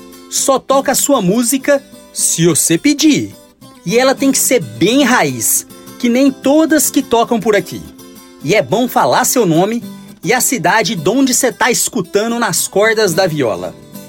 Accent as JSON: {"language": "Portuguese", "town": "Monte Alto", "region": "São Paulo", "country": "Brazil", "tie": "born there", "said": "cidade que fica ali do ladinho de Monte Harto, onde eu nasci, no interior de São Paulo."}